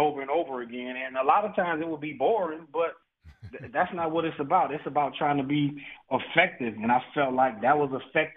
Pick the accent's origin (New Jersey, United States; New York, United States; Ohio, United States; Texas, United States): Texas, United States; it's very definitely very special to me being from Texas, growing up in Texas.